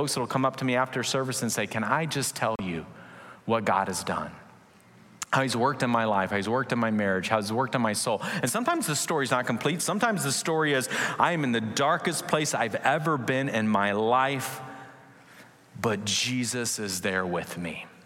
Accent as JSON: {"language": "English", "town": "Seattle", "region": "Washington", "country": "United States", "tie": "born or raised there", "lives_now": "Santa Maria, United States", "said": "I came from Seattle, born and raised in kind of the south area. So California was very, very new to me, very new."}